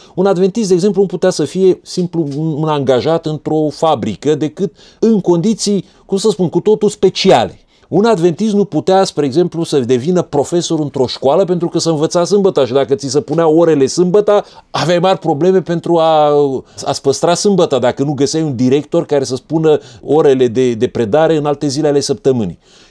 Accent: Buzău County, Romania; born there; E un oraș, în apropierea căruia m-am născut, la Râmnicu Sărat.

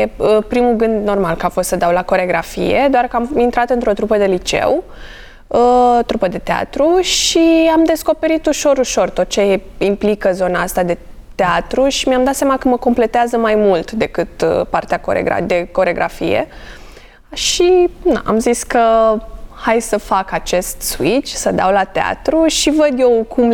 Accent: Moldova; Dar când eram mică, eu sunt din Republica Moldova.

